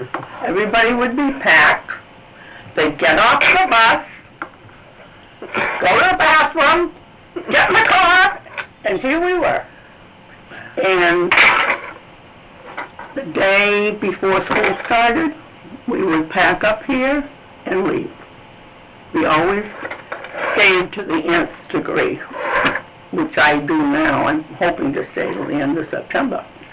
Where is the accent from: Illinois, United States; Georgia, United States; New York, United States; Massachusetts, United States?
Massachusetts, United States; Boston; I grew up in Boston. You can't go home to Boston.